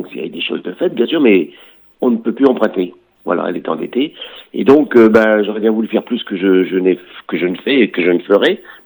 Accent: Trélévern, Brittany, France; je trouve ça dommage d'être arrivé à Trélévernes, mon pays natal

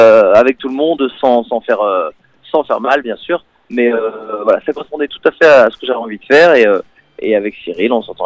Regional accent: Pabu, Brittany, France; j'ai toujours affirmé à fond que j'étais de Pabu, de Guingamp également

